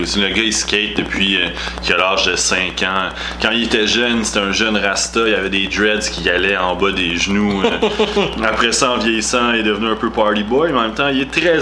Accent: Quebec, Canada; puis on est des Québécois.

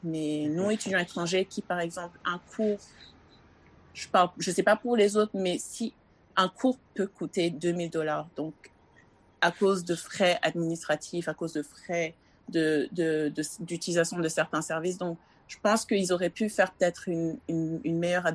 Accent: Senegal; now in Montreal, Canada; je viens du Sénégal. Je suis étudiante à l'Université de Montréal.

